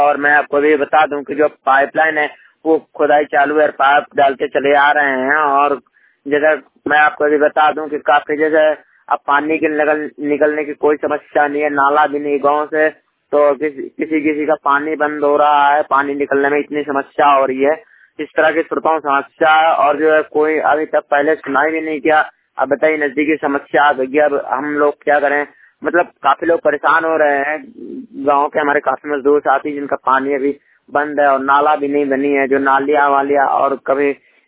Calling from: Banda, Uttar Pradesh, India; जिला बांध उत्तर प्रदेश से।

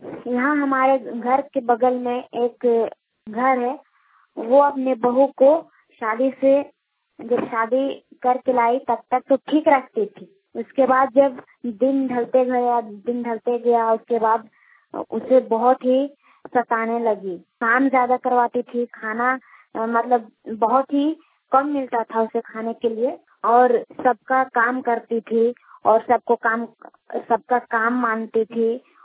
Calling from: Irba, Jharkhand, India; मैं इरबा पंचायत रोमांझी प्रखंड जिला रांची झारखंड से बोल रही हूँ।

